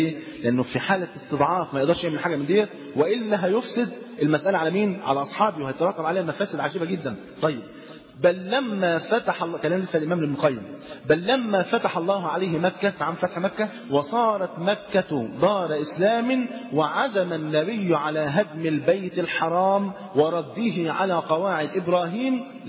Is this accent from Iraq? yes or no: no; Egypt; زي اللي حصل عندنا في مصر